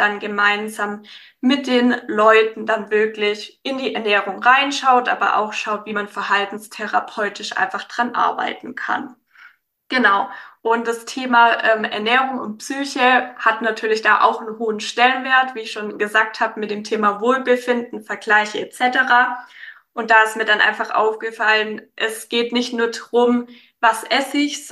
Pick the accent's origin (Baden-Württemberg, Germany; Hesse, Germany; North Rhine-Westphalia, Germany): Baden-Württemberg, Germany; Ich komme aus der Umgebung Stuttgart und bin 25 Jahre alt.